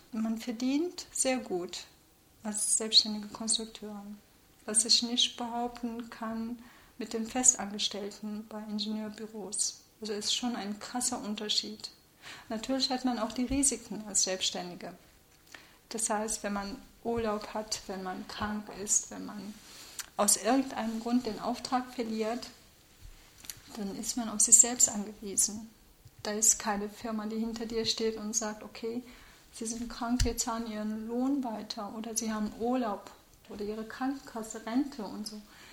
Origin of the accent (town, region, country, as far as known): Germany; born or raised there; also born or lived in Turkey